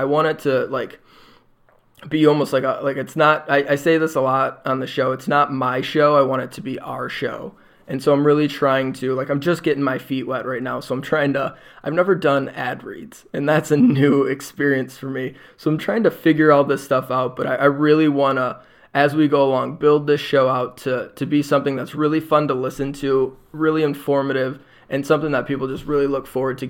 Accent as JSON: {"language": "English", "region": "Michigan", "country": "United States", "tie": "born or raised there", "said": "Yeah, so oddly enough, I grew up in Southeast Michigan in the 90s, and at that time, everything was Michigan, Michigan, Michigan, Michigan"}